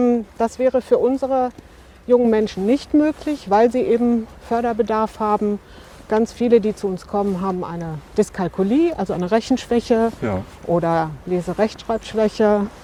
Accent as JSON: {"language": "German", "town": "Bochum", "region": "North Rhine-Westphalia", "country": "Germany", "tie": "born there", "lives_now": "Bottrop, Germany", "said": "Ich bin noch 51 Jahre alt. Wohne seit 2012 in Bottrop. Bin gebürtige Bochumerin."}